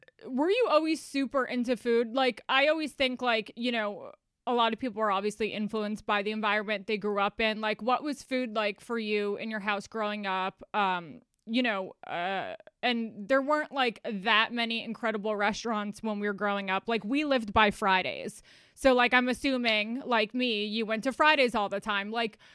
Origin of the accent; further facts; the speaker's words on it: Irvington, New York, United States; we grew up together in Westchester, in Irvington.